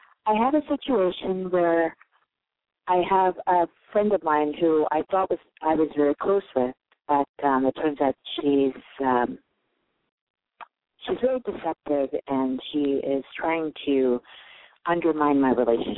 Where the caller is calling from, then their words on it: New York City, New York, United States; Oh, I'm calling from New York.